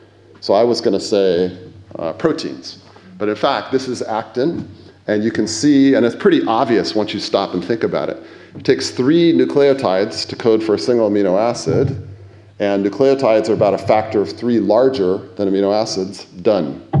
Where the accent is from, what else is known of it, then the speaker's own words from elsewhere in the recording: United States; I'm an American, so, you know, I don't think most of us live by this